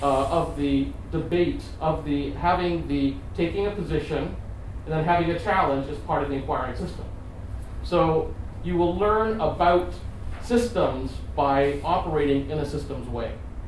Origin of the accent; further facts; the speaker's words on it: Canada; As a Canadian living in Toronto